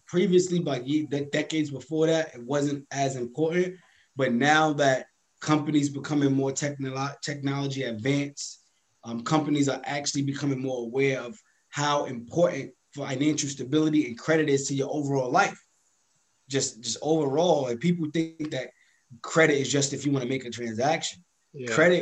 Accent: Brooklyn, New York, United States; You know, you from Queens, I'm from Brooklyn, you know, so we're trying to figure it out.

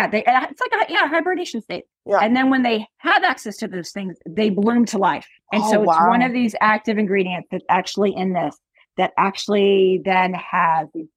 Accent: Honolulu, Hawaii, United States; I grew up in Honolulu.

